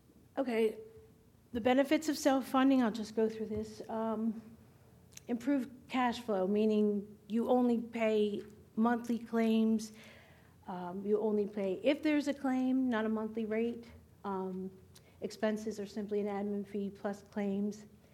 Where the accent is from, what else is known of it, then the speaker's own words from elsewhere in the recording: Maryland, United States; I'm from Maryland.